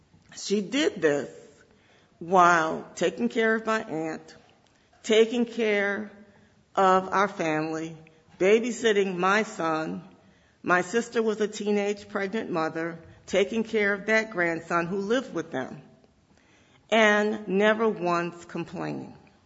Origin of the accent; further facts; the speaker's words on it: New Orleans, Louisiana, United States; For those of you who don't know, I am from New Orleans, Louisiana, and I'm proud to call it home.